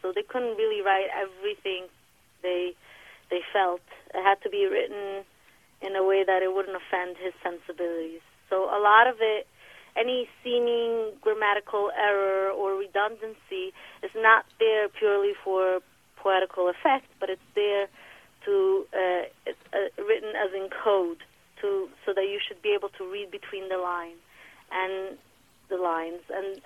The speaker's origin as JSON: {"language": "English", "country": "Italy", "tie": "born or raised there", "second_language": "English", "moved": "as an adult", "lives_now": "Davis, United States", "said": "I grew up in Italy. And once I got married, I moved to New York, and then we moved to Davis, California"}